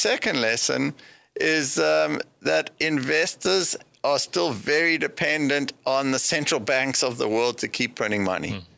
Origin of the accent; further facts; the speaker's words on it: South Africa; For me, being South African